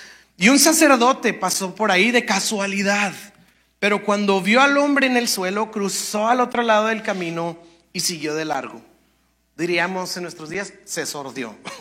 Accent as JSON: {"language": "Spanish", "town": "Monterrey", "region": "Nuevo León", "country": "Mexico", "said": "cuando como regios, pues hay una vida social"}